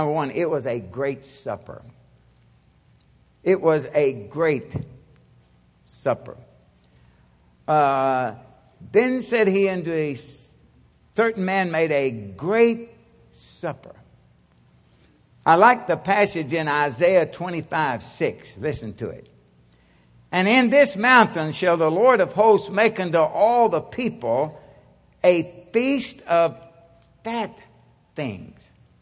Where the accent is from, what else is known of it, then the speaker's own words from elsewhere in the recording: Kentucky, United States; now in California, United States; And I said, okay, we were raised in Kentucky.